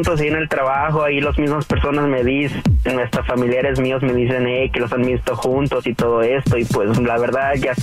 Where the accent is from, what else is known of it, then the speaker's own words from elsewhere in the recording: Guadalajara, Jalisco, Mexico; Somos allá de Guadalajara.